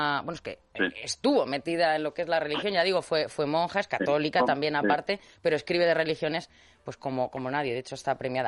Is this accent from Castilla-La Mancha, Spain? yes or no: yes; Castilla-La Mancha, Spain; a mí me pasa con mi pueblo, en este caso es La Mancha